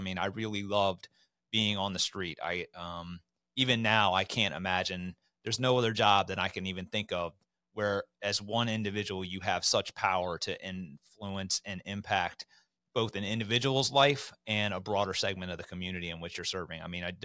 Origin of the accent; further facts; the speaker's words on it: Virginia, United States; I grew up in Northern Virginia.